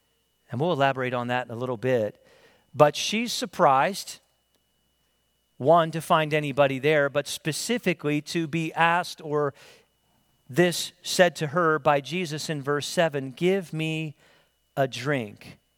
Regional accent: Pennsylvania, United States; But growing up in the Northeast in suburban Philly, there were times we would go to D.C. or down to Outer Banks, and you had to go through Baltimore.

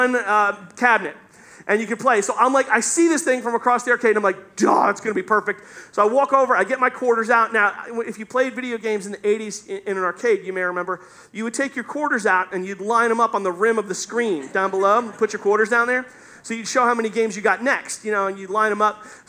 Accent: Staten Island, New York, United States; He was from Queens, I'm from Staten Island.

